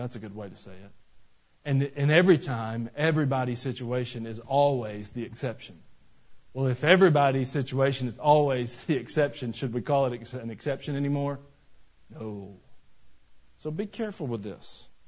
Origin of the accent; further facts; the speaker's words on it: Georgia, United States; moved away; I mean, I grew up in Georgia. Y'all know what Georgia has? Georgia red clay.